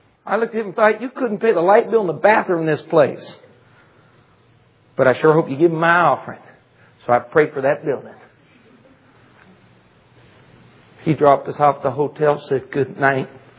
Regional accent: Texas, United States; I'm from Texas. I'm not used to driving in blinding snowstorms.

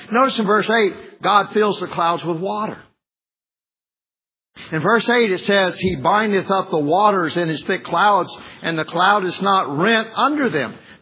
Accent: the South, United States; of course, I'm being from the South, figuring if you go to the beach, everybody's going to be going around in swimwear.

